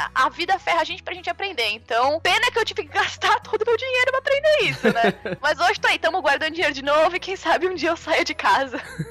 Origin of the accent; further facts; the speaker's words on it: Blumenau, Santa Catarina, Brazil; Eu falo que eu nasci em Blumenau e é isso, entendeu? Eu nasci em Blumenau, terra do October. Sou de Blumenau.